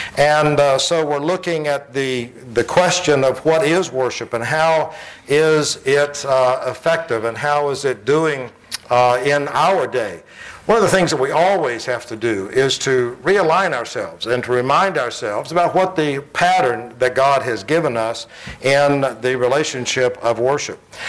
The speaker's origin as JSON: {"language": "English", "town": "Plant City", "region": "Florida", "country": "United States", "tie": "born or raised there", "said": "I grew up in Plant City, and these questions would never have been asked back then."}